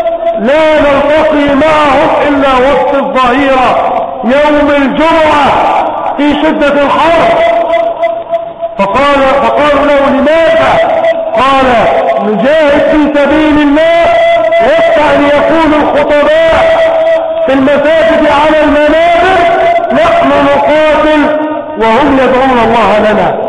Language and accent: Arabic; Egypt